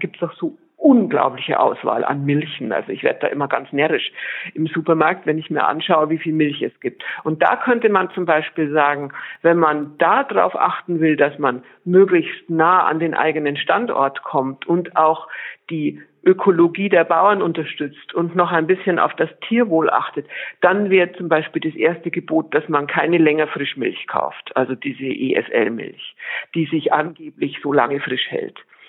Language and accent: German; Bavaria, Germany; eine Rinderrasse aus meiner Heimatregion, Zugspitze, also ganz Süddeutschland